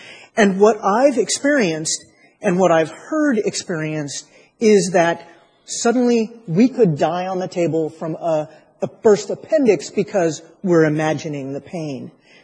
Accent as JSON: {"language": "English", "region": "Maine", "country": "United States", "moved": "as an adult", "lives_now": "Washington, United States", "said": "I'm a newly transplanted D.C. person. I'm transplanted from Maine"}